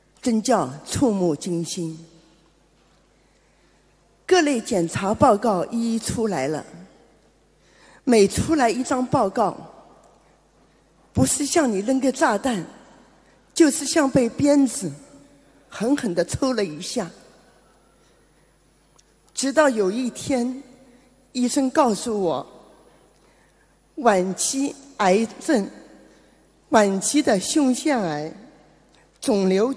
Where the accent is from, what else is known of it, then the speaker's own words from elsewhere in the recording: Shanghai, China; 我是来自上海的